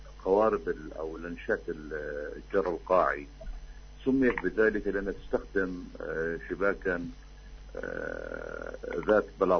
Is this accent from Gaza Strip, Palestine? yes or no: yes; Gaza Strip, Palestine; يتأثر سلبا ليس عندنا في غزة وحتى في بلدان مجاورة